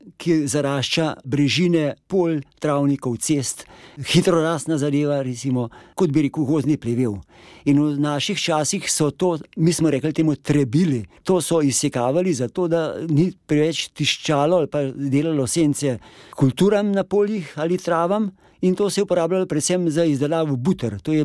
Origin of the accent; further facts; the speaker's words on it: Podstoržič, Upper Carniola, Slovenia; prihajam iz področja iz Podstoržiča